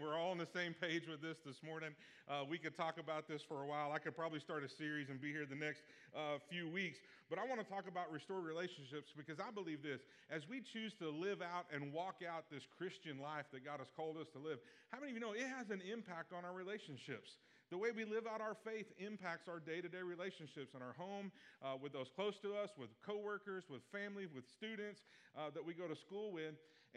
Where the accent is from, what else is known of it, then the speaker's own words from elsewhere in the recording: Maypearl, Texas, United States; I come from Maypearl, which is a suburb of Waxahachie.